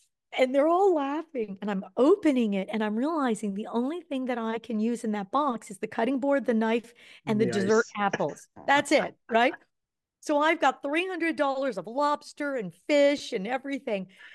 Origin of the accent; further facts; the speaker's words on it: Philippines; I'm a Filipino. We grew up with like pig on the table, you know, Christmas time, big old apple in the mouth.